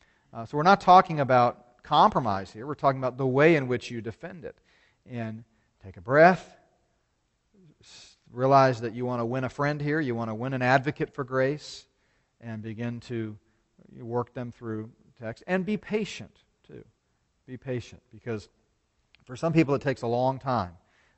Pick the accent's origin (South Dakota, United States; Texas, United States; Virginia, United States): Texas, United States; I said, "Listen, I'm from Texas, you know.